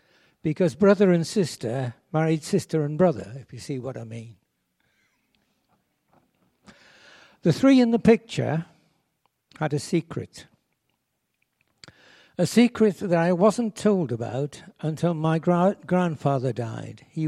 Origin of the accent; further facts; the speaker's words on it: Scotland, United Kingdom; born there; also born or lived in Newcastle upon Tyne; So my mother went to stay with her cousins who worked on a farm in the Scottish borders.